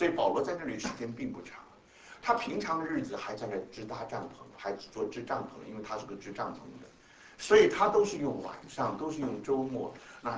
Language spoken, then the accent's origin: Chinese; China; 因为我不是日本人嘛，我是中国人嘛